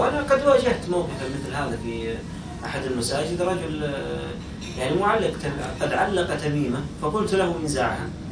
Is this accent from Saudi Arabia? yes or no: yes; Hejaz, Saudi Arabia; لكنه معروف عندنا في الحجاز بالتجربة